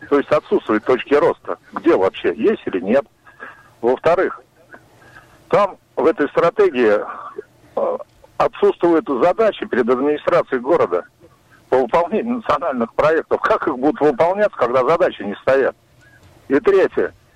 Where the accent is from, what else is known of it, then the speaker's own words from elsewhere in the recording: Tver, Tver Oblast, Russia; я из Твери.